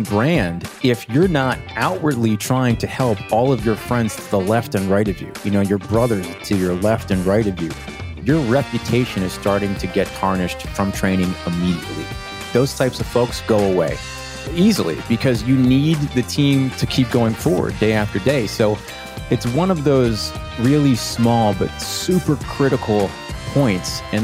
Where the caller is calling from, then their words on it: Maryland, United States; Joining you from right outside of DC on the Maryland side.